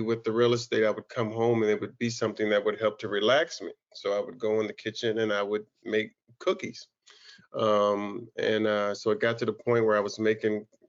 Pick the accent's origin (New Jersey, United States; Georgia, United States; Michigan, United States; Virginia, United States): Michigan, United States; Detroit; And it's the neighborhood I grew up in over in North Rosedale Park.